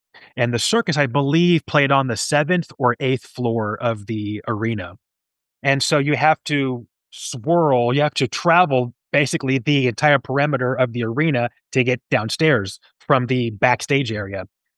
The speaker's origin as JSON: {"language": "English", "town": "Kansas City", "country": "United States", "tie": "born or raised there", "said": "I grew up in Kansas City, and at the age of four, my parents began to take my brother and I."}